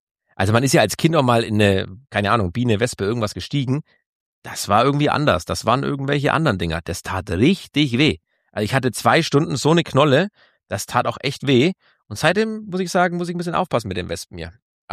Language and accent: German; Bavaria, Germany; bei uns in Franken